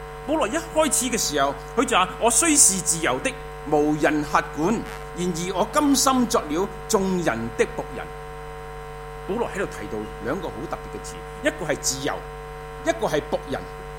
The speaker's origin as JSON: {"language": "Chinese", "country": "Australia", "said": "我们澳洲人所享的自由很高"}